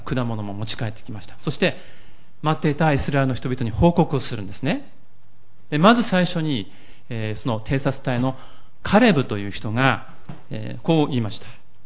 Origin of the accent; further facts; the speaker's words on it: Yamagata, Japan; 私たち家族は、先週夏休みいただきまして、ふるさとの山形に来まして